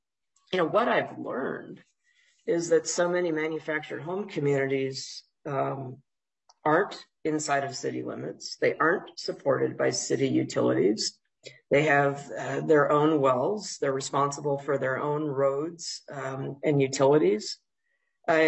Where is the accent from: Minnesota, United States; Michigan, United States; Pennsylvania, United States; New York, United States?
Minnesota, United States; Fridley; There's one just a mile away from where I grew up in Fridley, where you've got old manufactured home communities.